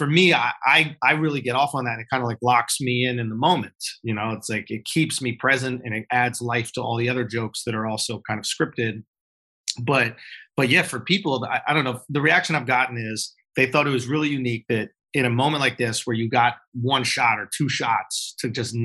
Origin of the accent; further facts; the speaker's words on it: Manhattan, New York, United States; I grew up in New York. I grew up in Manhattan, actually. But I did spend my summers in Long Island, off of Long Island at Fire Island.